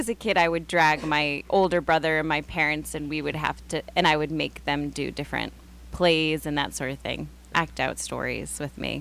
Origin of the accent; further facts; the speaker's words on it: Watertown, United States; Well, I grew up in Watertown.